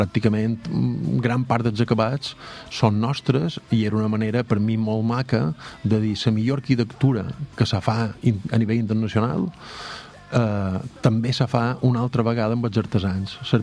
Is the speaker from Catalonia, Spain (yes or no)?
no; Balearic Islands, Spain; now in London, United Kingdom; viure a Londres i mesclar la meva mallorquinitat amb ser també de Londres. Jo som molt de Mallorca, però també som una mica de Londres.